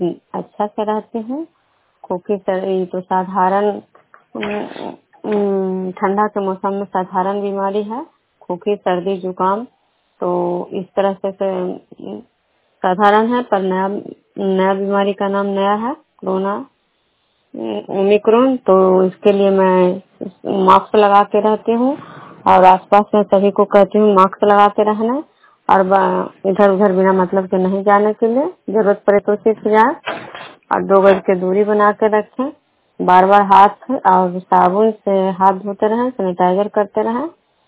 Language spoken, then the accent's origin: Hindi; Vishnupur, Bihar, India; विष्णुपुर ग्राम खड़ा पंचायत नालंदा जिला नवलखा प्रखंड के निवासी हूँ।